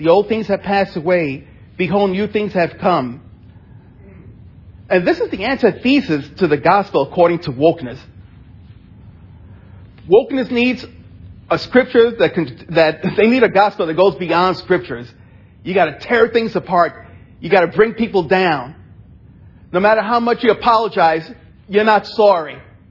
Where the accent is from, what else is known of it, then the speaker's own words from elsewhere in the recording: New York City, New York, United States; I grew up in New York City. I know some of you hold that against me, but that's okay. But you know, I'm glad I grew up in New York City.